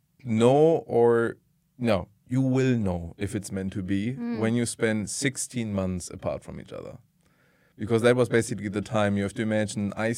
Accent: Iserlohn, North Rhine-Westphalia, Germany; also born or lived in Hagen; I was born in Hagen-Hohenlimburg, which is a ugly-ass town in this area to the north, basically. It's a 1.5 hours away from Cologne. And I was brought up in Iserlohn.

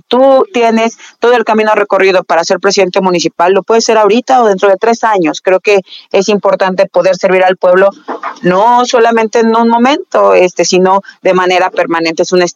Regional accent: Mexico; lo digo como mexicana.

